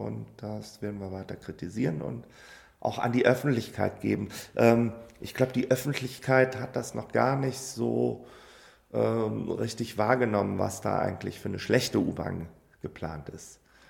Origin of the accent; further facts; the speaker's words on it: Cologne, North Rhine-Westphalia, Germany; Ja, ich komme aus Köln-Poll.